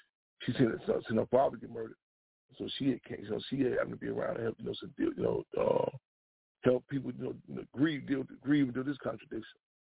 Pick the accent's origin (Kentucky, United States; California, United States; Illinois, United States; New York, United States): California, United States; Inglewood; And I remember the block I grew up in Inglewood.